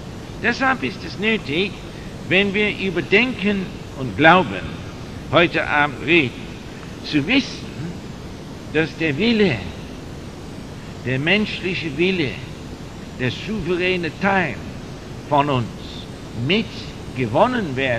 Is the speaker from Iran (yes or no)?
no; England, United Kingdom; German is a second language; moved away as an adult; also born or lived in United States / Turkey / Norway; now in Switzerland; ich bin ja Engländer, schon einige Jahre in der Schweiz und viele Jahre in Amerika und Türkei und Bergen in Norwegen gewesen.